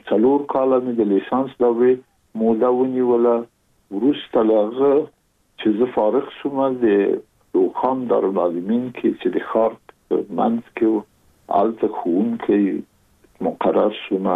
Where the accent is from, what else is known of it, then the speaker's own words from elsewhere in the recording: Kabul, Afghanistan; زه زېږېدلی په کابل کې یم. د کابل په چارګي کې ګزارګاه پله ته ورڅېرمه، او کلی د شکلا خان کلا. هلته زه زېږېدلی یم، خو یو درې یا څلور کاله وروسته زما کورنۍ بیا د مراد خان ته کډه شوې ده، چې هلته د پدري کلا ده.